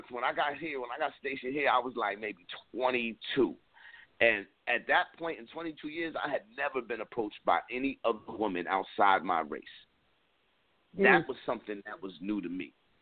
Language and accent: English; East Coast, United States; now in US Northwest; I'm going to tell you what that messes me up here in the Northwest. Growing up on the East Coast, you could tell a girl